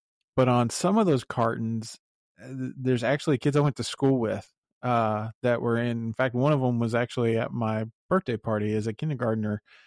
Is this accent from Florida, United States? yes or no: yes; Florida, United States; I grew up in the Central Florida heat.